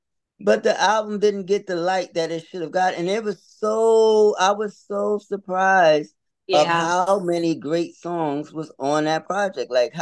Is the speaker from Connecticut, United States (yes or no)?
no; Bronx, New York, United States; So A Bronx Tale is a very special movie because I'm from the Bronx and I know you from the Bronx.